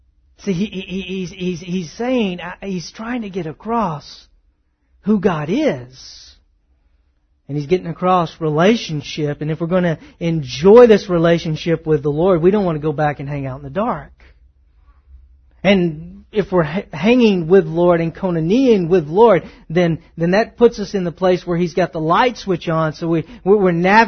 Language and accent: English; Texas, United States; I grew up in the South. I grew up in Northeast Texas.